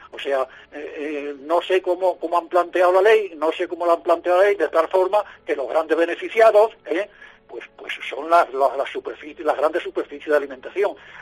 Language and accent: Spanish; Andalusia, Spain; me siento orgulloso como andaluz que soy.